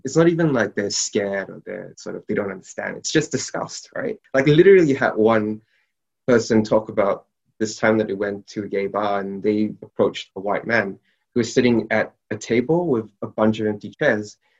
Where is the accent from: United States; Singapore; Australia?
Singapore; So I have a friend who's also from Singapore as I am. So I was born in Singapore.